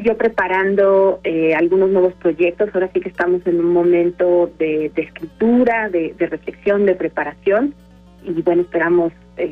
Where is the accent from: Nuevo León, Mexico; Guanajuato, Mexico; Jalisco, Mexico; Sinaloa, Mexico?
Guanajuato, Mexico; Yo soy de Guanajuato